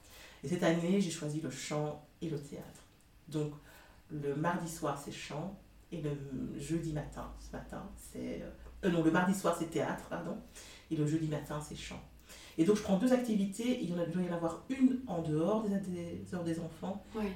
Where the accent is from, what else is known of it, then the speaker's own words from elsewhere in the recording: Brussels, Brussels-Capital Region, Belgium; now in Braine-l'Alleud, Belgium; Donc moi, je suis née à Bruxelles, je suis toute ma vie à Bruxelles. Ça fait que 4 ans que je suis à Braine-l'Alleud, quand j'ai décidé d'agrandir ma famille, en fait.